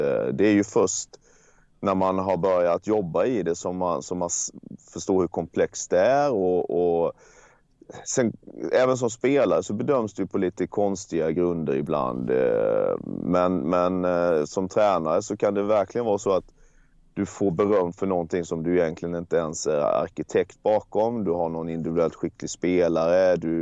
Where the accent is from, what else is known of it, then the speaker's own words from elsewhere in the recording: Blekinge, Sweden; där jag är ju från Blekinge